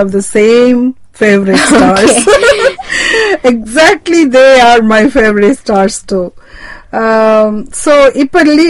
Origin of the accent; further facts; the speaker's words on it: Kerala, India; I'm also from Kerala.